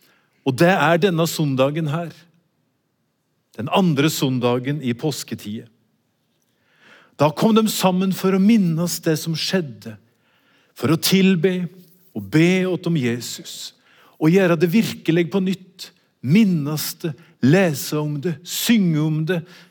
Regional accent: Vågå, Innlandet, Norway; Og dette har oss I Vågau, der jeg kommer fra.

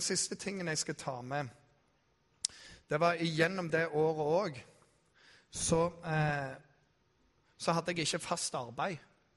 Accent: Rogaland, Norway; Jeg er jærbu, og det er veldig vanskelig å la være å jobbe.

